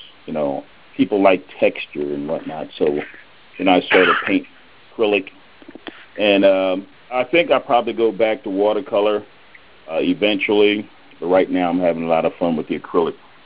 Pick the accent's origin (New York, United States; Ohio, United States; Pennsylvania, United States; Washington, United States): Pennsylvania, United States; Exton; I'm from Exton, Pennsylvania.